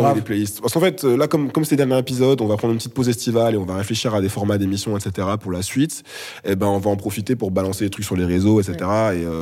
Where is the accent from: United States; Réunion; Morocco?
Réunion; Je suis réunionnais.